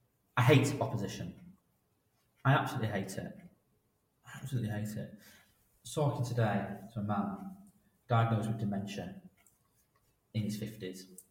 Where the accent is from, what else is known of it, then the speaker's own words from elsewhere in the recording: Manchester, North West England, United Kingdom; also born or lived in Salford; being born in Salford and growing up in Manchester